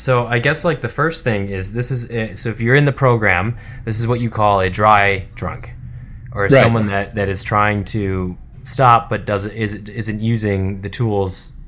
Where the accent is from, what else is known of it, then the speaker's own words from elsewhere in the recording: Wisconsin, United States; I think, you know, growing up in Wisconsin, it's very normal to have a beer at lunch.